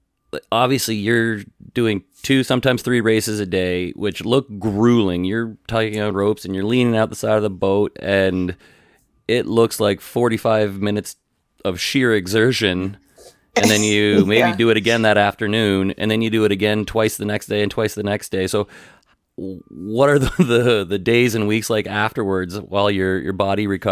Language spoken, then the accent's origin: English; Toronto, Ontario, Canada; and I'm from Toronto, and that's just right down the street.